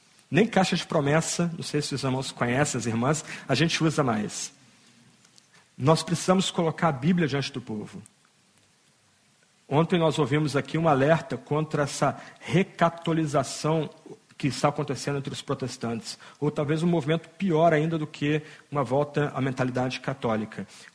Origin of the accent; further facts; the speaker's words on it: Brazil; No Brasil, eu vou falar de onde eu venho